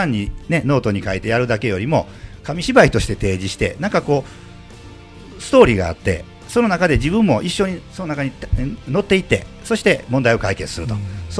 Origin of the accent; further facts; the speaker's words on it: Sakurai, Nara, Japan; これは、私の地元である桜井市にあります